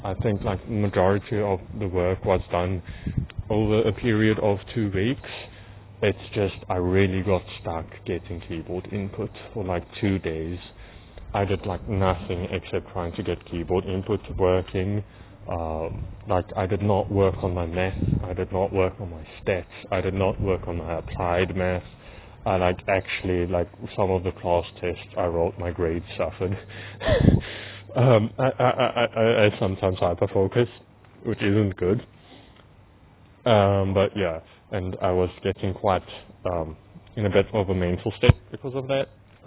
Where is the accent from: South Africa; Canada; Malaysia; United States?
South Africa; accent: mixed South African English, recognizably Afrikaans; my accent I know is quite mixed, although still recognizably Afrikaans